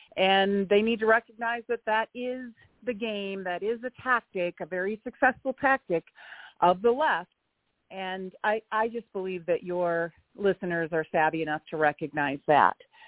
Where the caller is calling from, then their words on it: Hamilton, Montana, United States; I'm calling you from Hamilton, Montana.